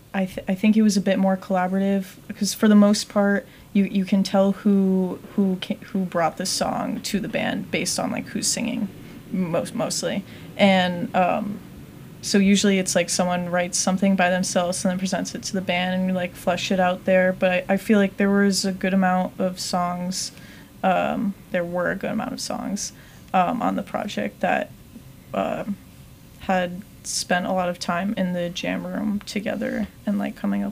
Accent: Rhode Island, United States; I'm from Rhode Island originally, so I always love going back there.

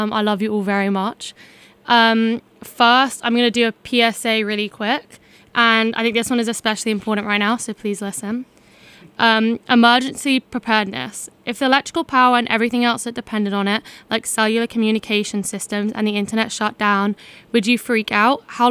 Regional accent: England, United Kingdom; now in United States; I'm a freshman at Tufts and I'm from England.

